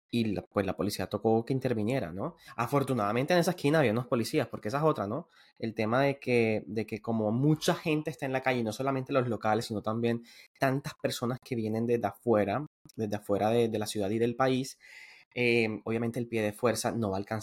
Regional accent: Barranquilla, Atlántico, Colombia; yo soy barranquillero, pero yo no me siento barranquillero porque no disfruto el carnaval.

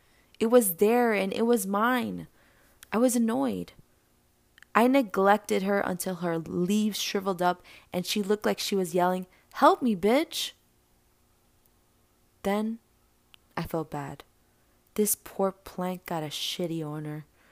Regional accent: New York City, New York, United States; born there; I was born in Jamaica, Queens, New York, a proud New Yorker and second-generation Puerto Rican Cuban.

